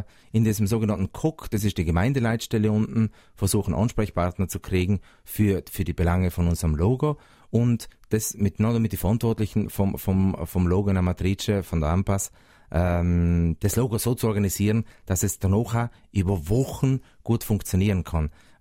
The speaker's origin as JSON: {"language": "German", "region": "South Tyrol", "country": "Italy", "said": "so wie es viele Dörfer bei uns in Südtirol sind."}